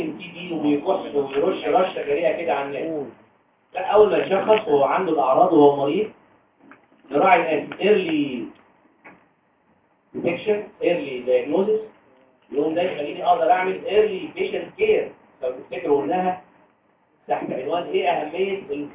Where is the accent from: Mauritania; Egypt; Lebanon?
Egypt; ممكن تكون دي وظيفته هنا عندنا في مصر